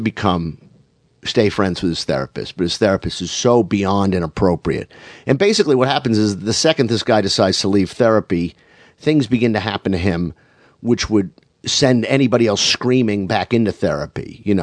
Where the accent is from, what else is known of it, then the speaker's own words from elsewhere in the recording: Boston, Massachusetts, United States; I grew up in Boston.